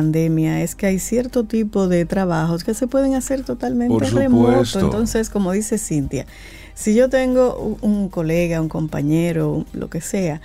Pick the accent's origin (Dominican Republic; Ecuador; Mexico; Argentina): Dominican Republic; el colorido que tenemos como dominicanos, la gente, eso es parte también, la gastronomía